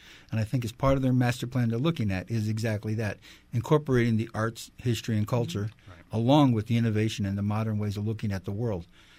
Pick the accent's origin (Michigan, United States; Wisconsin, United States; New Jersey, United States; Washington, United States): New Jersey, United States; because that's who we are. We're from New Jersey.